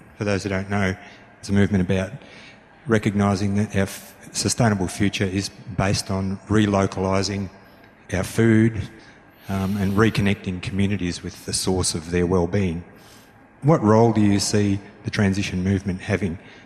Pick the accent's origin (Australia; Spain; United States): Australia; Geelong, Victoria; I'm from Geelong.